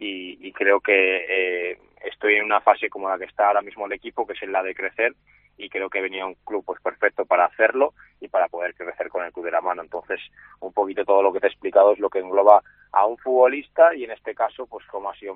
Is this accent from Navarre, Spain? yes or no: no; Arnedo, La Rioja, Spain; Yo soy de Arnedo, pero también tengo familia en Rincón de Soto y Autol justo está en medio de los dos pueblos a los que pertenezco.